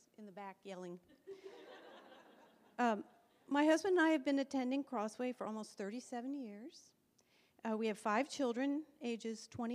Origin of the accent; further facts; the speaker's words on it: Virginia, United States; I was born and raised in Virginia, just outside Washington, D.C.